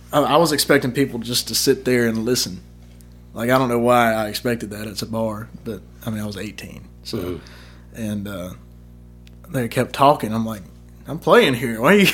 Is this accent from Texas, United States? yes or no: no; Alabama, United States; and growing up in Alabama as an Alabama fan, I didn't know.